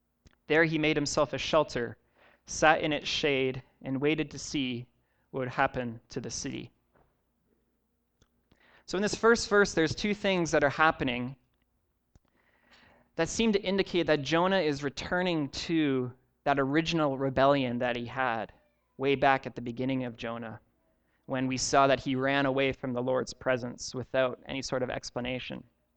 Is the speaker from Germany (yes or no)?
no; Ontario, Canada; born there; I was born in Ontario